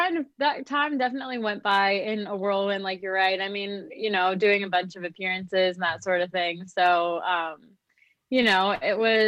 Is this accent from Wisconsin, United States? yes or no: yes; Racine, Wisconsin, United States; I actually loved growing up in Racine in Wisconsin.